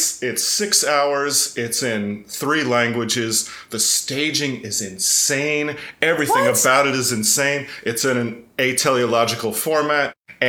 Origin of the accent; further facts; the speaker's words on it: Tennessee, United States; Anyway, I grew up in East Tennessee, and there was, in the early 90s, maybe, it was pre-internet, so I can't look it up.